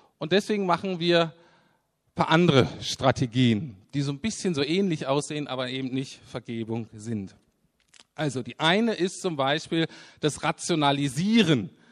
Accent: Germany; Und deswegen können wir als Deutsche schon sagen, Sünden sind sozusagen moralische Schulden anderen gegenüber.

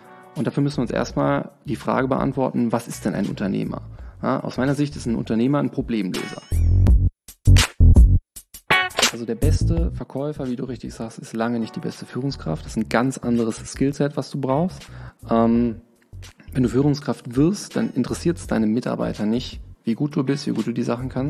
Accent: Trier, Rhineland-Palatinate, Germany; also born or lived in Dortmund; Also, geboren bin ich in Dortmund, zur Schule gegangen in Trier, studiert in Lörrach, danach gearbeitet im Ruhrgebiet.

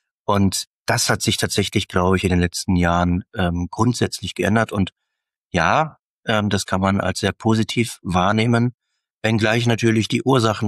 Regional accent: Lower Saxony, Germany; Ich bin in Niedersachsen zur Schule gegangen

